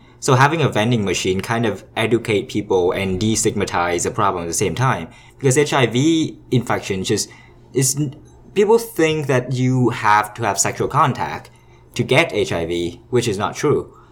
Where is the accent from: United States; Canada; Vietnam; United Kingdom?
Vietnam; from how I grew up in Vietnam, which is quite close to China.